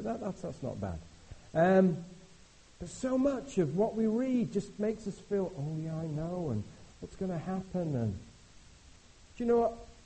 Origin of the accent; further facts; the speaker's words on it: United Kingdom; Now, this is where I really struggle because, hey, we're British. We don't do excited, do we?